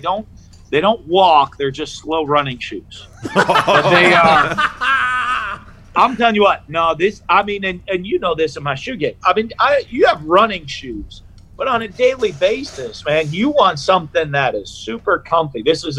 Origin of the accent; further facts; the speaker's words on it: New Hampshire, United States; I grew up in New Hampshire. I played small college football.